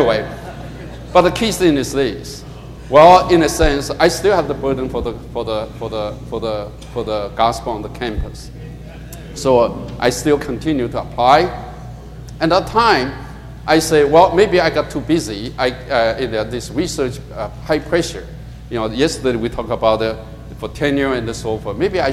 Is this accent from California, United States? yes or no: yes; California, United States; I came from California, never driven in the snow.